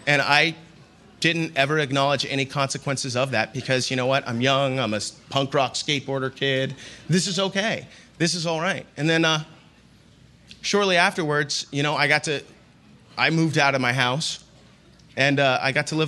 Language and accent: English; Sacramento, California, United States; I grew up in Sacramento.